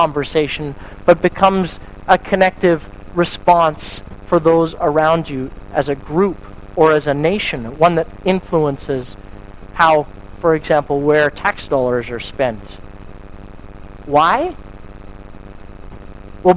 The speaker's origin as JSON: {"language": "English", "country": "Canada", "said": "as a Canadian, I want to be able to stand there and say"}